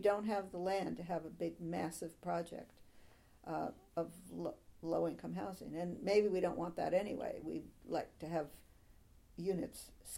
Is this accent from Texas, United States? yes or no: no; New Jersey, United States; now in Mill Valley, United States; I could say I'm from New Jersey.